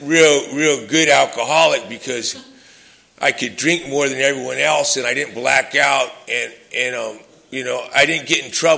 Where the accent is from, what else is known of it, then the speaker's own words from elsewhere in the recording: Hawaii, United States; for me, growing up in Hawaii, I never felt, I didn't like it that much when I first moved there when I was young because I was a white boy